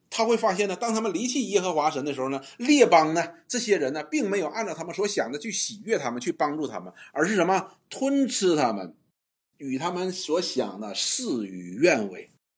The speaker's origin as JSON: {"language": "Chinese", "country": "China", "said": "我们中国人讲说，一根筷子容易断，十根筷子不能断，就是这个道理。"}